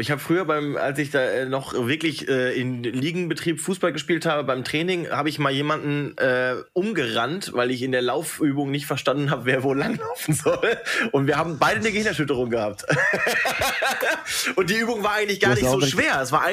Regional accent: Hamm, North Rhine-Westphalia, Germany; moved away; bei uns, da wo ich aufgewachsen bin, in Hamm, das ist halt mehr so ein Eishockey-Standort als hier unten im Südwesten. da wo ich jetzt wohne, in einem Umkreis von Karlsruhe

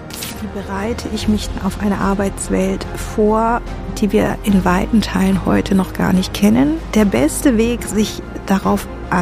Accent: Bonn, North Rhine-Westphalia, Germany; born there; wir sind in Bonn geboren, meine Geschwister und ich

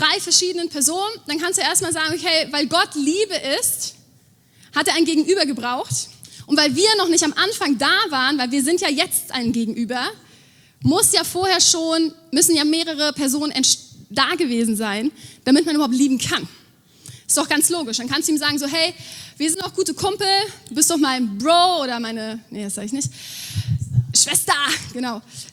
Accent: Germany; Ja, ich schreibe Vater auf, weil wir sind ja Deutsche, ne?

